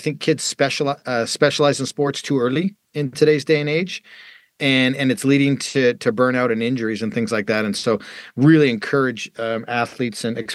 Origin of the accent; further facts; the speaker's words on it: Canada; It was like I grew up in Canada